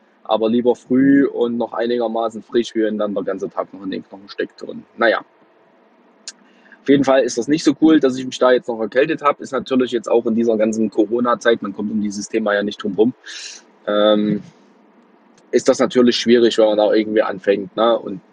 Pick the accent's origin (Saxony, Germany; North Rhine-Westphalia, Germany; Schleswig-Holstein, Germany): Saxony, Germany; Plauen; Ich fahre gerade durch meine Heimatstadt in Richtung Autobahn, bin in Plauen